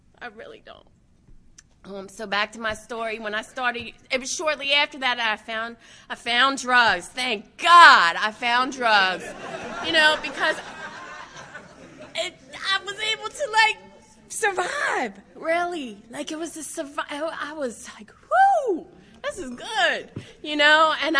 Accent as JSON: {"language": "English", "region": "Maryland", "country": "United States", "tie": "born or raised there", "said": "I grew up north of Baltimore. I grew up in Carroll County in a little small suburb"}